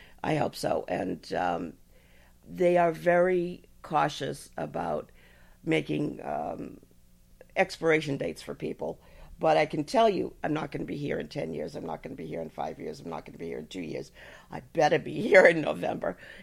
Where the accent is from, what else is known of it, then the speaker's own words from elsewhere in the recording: Chicago, Illinois, United States; born there; I was born in Chicago, time of Mayor Daley, where my father was a social worker and my mother was a nursery school teacher.